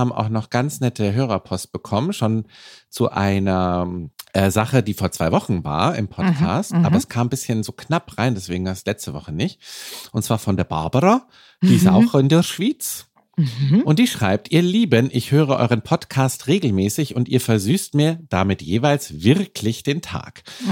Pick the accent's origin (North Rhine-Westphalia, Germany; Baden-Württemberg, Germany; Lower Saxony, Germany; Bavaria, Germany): Bavaria, Germany; Ich bin aus Bayern